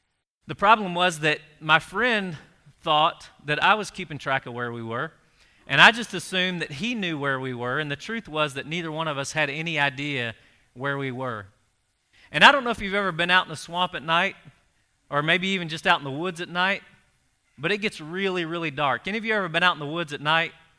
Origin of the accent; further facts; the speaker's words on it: Louisiana, United States; I grew up down in South Louisiana.